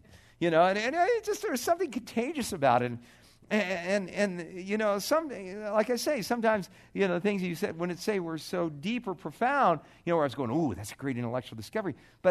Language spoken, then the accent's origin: English; California, United States; Chuck Smith, I'm from Southern California, and I kind of know about Calvary Chapel